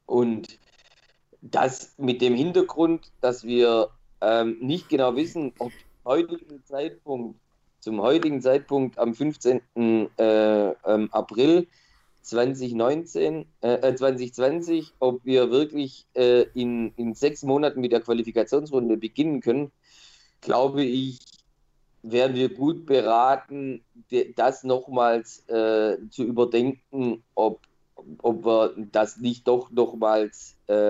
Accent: Stuttgart, Baden-Württemberg, Germany; ich als Stuttgarter

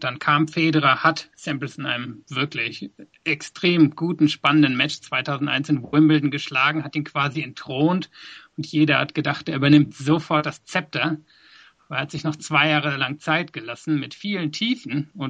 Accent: western Germany, Germany; die aus Hamburg in die Gegend gezogen waren, wo ich aufgewachsen war in Westdeutschland.

